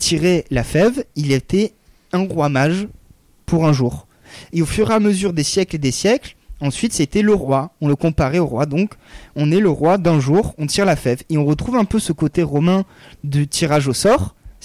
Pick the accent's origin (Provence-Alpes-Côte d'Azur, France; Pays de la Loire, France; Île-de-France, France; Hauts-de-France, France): Provence-Alpes-Côte d'Azur, France; Chez nous, en Provence, quand vous achetez un gâteau des rois, on est d'accord, il y a la fève et le sujet.